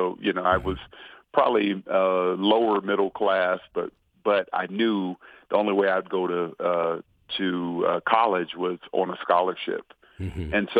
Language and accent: English; Sacramento, California, United States; I'm from Sacramento, California.